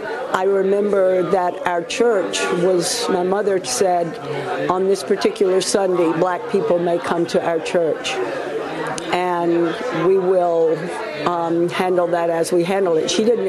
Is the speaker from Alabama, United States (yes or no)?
yes; Birmingham, Alabama, United States; now in Boston, United States; I live in Boston, but I grew up in Birmingham.